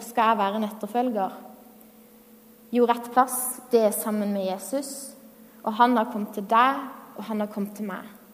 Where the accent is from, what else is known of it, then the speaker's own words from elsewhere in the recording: Konsmo, Agder, Norway; presten hjemme i kirka lyste der jeg vokste opp i Konsmo kirke.